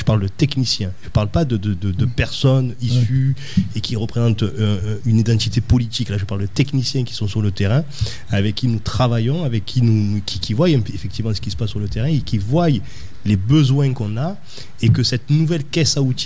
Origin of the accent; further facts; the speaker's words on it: Marseille, Provence-Alpes-Côte d'Azur, France; historiquement parlant, en grandissant dans le Grand Saint-Bar et au Flamand